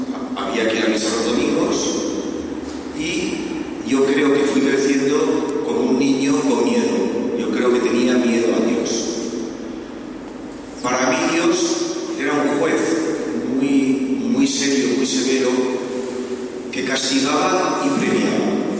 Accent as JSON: {"language": "Spanish", "region": "Navarre", "country": "Spain", "tie": "born there", "said": "Nací en Navarra, en una familia de clase media, donde yo viví una espiritualidad de cumplimiento, de respeto a la Iglesia."}